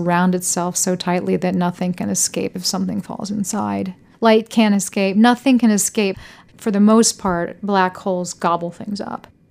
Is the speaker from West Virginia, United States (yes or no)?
yes; West Virginia, United States; I grew up in Monongalia County in West Virginia